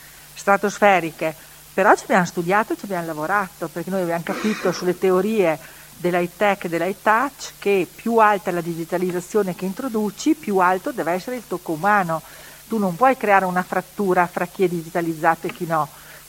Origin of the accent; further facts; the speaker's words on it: Riva del Garda, Trentino-Alto Adige, Italy; io sono di Riva, resto di Riva, sarò sempre una rivana